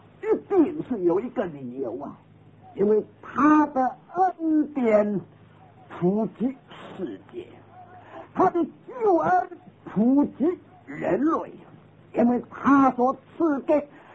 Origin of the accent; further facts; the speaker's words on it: China; 有一个日本人，还有我一个中国人